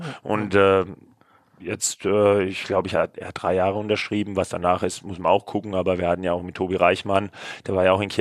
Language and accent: German; Würzburg, Bavaria, Germany; Kommen wir auch aus Würzburg, genau.